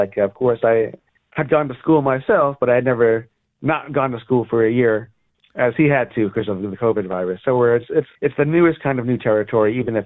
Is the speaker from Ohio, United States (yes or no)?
no; Long Island, New York, United States; also born or lived in Brooklyn / Manhattan / Jersey City / California; I grew up on Long Island and in Brooklyn. When I struck it on my own, I moved to Manhattan and couldn't make it there, because who could? Then I was in Jersey City.